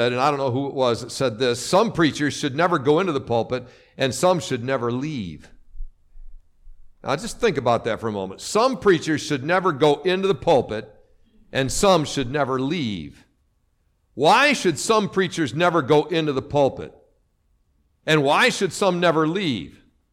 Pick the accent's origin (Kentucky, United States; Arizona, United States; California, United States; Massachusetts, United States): Kentucky, United States; Berea; We're from Berea, Kentucky.